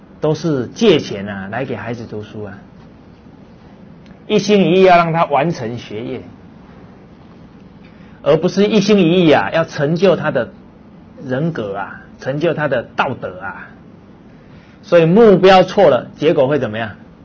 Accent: China

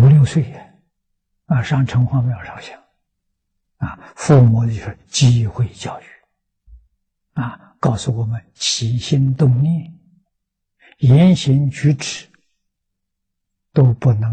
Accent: Tongcheng, Anhui, China; 我们家乡是一个古文化的发祥地，啊，中国的桐城派，啊，就在我们家乡这个地区

